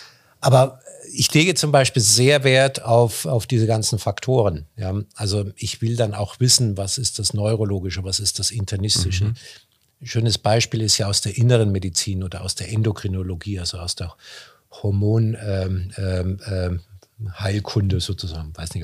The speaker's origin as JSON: {"language": "German", "country": "Germany", "said": "Ich habe gestern eine etwas bizarre Todesanzeige gelesen aus dem Ort, wo ich komme, aus Deutschland."}